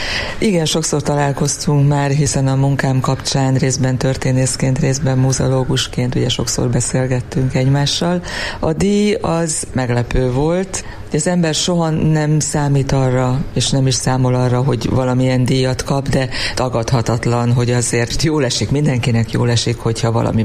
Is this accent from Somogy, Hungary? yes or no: no; Eger, Heves, Hungary; born there; now in Gyöngyös, Hungary; tőzsgyökeres egri családba tartozom, hiszen nagyszüleim, dédszüleim, mindenki Egerben született, én is Egerben születtem.